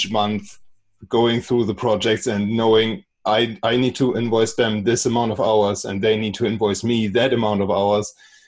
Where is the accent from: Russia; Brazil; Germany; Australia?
Germany; English is a second language; I'm from Germany, but I already started in English back then because I thought the local businesses where I live in a quite rural area here in Germany